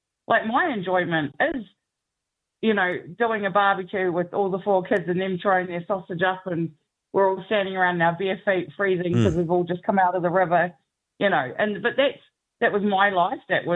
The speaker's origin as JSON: {"language": "English", "country": "New Zealand", "also_born_or_lived": "London", "said": "I'm from New Zealand. I gave birth to 3 of my 4 children in London."}